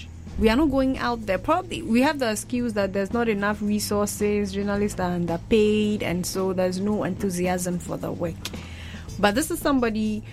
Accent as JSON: {"language": "English", "country": "Ghana", "said": "And I come from Ghana, which is in the western part of Africa."}